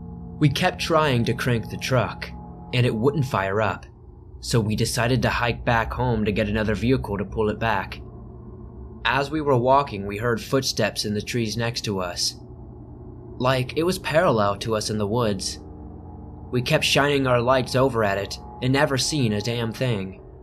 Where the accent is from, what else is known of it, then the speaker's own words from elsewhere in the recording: Tennessee, United States; I'm from Eastern Tennessee, and around here we have the Big South Fork National Park.